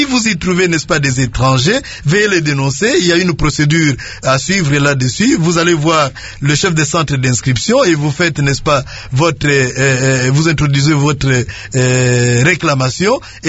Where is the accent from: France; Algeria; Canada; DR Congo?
DR Congo; nous, en tant que Congolais